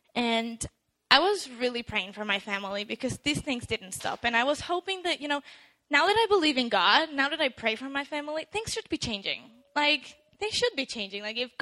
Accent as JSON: {"language": "English", "country": "Slovakia", "tie": "born or raised there", "moved": "as an adult", "said": "So I was born and raised in Slovakia. I came here 2 years ago for the purposes of studying at Wenger College."}